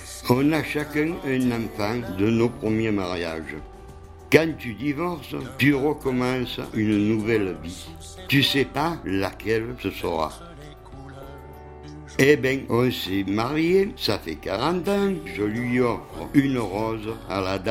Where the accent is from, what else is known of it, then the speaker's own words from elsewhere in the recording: Aix-en-Provence, Provence-Alpes-Côte d'Azur, France; now in Port-Saint-Louis-du-Rhône, France; Je suis d'adoption à Port-Saint-Louis. Je suis d'Aix. Mes parents habitaient une vieille ferme à la campagne.